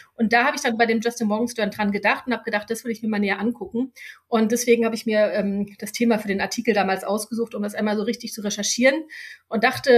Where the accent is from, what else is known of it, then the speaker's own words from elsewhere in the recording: Berlin, Germany; also born or lived in Chemnitz; ich komme aus Berlin